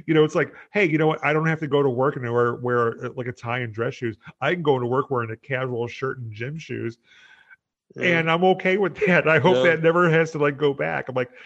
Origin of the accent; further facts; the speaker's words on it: Midwest, United States; accent: Midwestern American; In our delightful Midwestern American nasal accents.